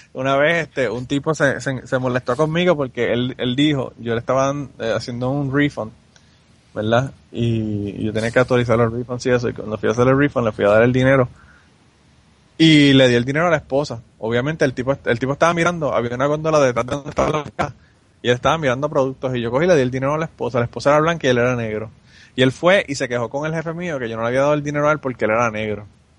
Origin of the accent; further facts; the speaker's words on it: Puerto Rico; yo soy brown, yo soy puertorriqueño